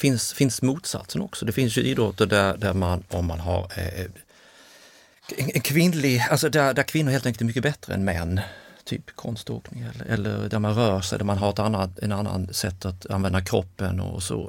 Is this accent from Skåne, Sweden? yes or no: yes; Kristianstad, Skåne, Sweden; Jag är uppväxt i Kristianstad, spelade i ett lag som heter Näsby. Ja. Tills jag var 16-17 år eller någonting så.